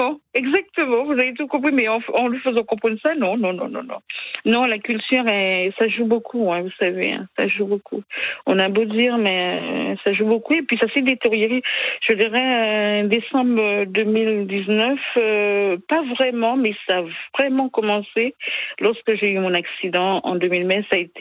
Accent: Guadeloupe; Je suis de la Guadeloupe parce que j'ai dit Guadeloupe par rapport à ma maman, mais mon papa, c'est vrai que, bon, quelques origines lointaines de la Martinique, non plus de ma maman, mais ma maman, elle est de la Guadeloupe

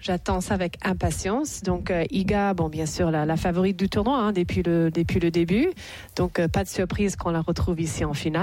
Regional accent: France; Roland-Garros, 94, j'avais 19 ans. En plus de ça, c'était Roland-Garros en tant que Française.

